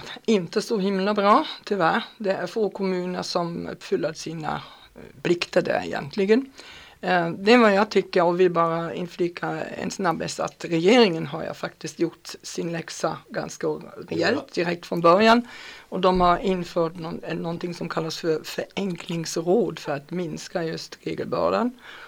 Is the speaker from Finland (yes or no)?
no; Germany; moved away as an adult; now in Sweden; där man själv är engagerat i politiken här i Sverige som tysk invandrare